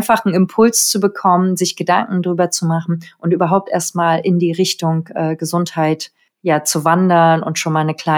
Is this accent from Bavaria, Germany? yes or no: no; North Rhine-Westphalia, Germany; Und ich komme ja aus der Nähe von Köln, deswegen war das für mich um die Ecke.